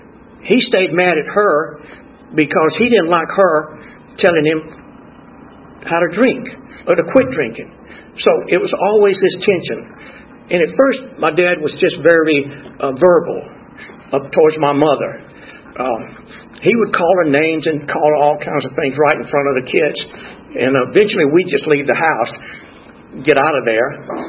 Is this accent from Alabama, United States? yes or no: yes; Lanett, Alabama, United States; born there; I was born in Lynette, Alabama, small mill town.